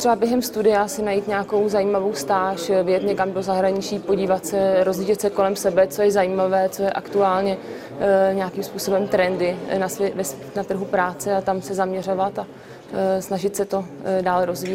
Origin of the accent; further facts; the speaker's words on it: Mladá Boleslav, Central Bohemian Region, Czechia; Já vlastně, ačkoliv pocházím z Mladé Boleslavy